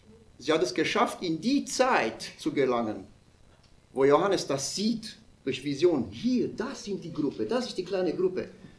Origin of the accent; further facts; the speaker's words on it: Oberasbach, Bavaria, Germany; ich komme aus der Gemeinde Oberasbach.